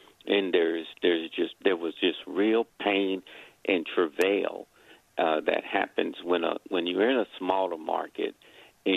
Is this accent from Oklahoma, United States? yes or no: yes; Oklahoma, United States; I'm from Oklahoma.